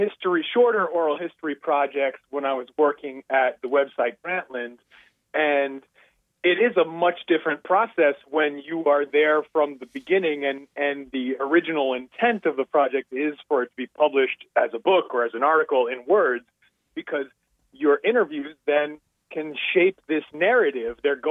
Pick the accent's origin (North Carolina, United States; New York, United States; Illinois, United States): New York, United States; I grew up in New York at the time when basketball was very hot, the Stephon Marbury high school era, and I started playing at like age 8 or 9.